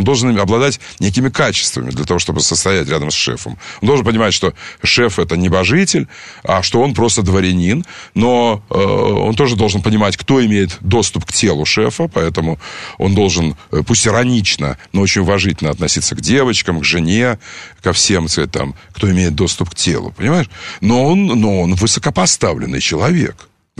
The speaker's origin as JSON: {"language": "Russian", "region": "Crimea", "country": "Ukraine", "said": "Я при этом, послушайте, я крымчанин. Можно я буду говорить о Крыме как крымчанин?"}